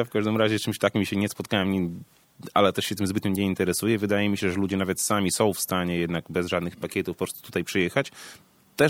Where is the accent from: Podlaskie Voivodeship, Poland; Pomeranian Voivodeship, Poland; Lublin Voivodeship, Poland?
Podlaskie Voivodeship, Poland; Białystok; Zawsze jak się przedstawiamy, mówimy, że jestem z Białegostoku i tak dalej.